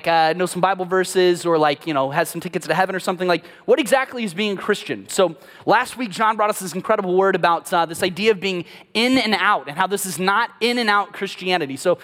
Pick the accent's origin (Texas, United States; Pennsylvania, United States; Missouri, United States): Missouri, United States; St. Louis; I'm from St. Louis.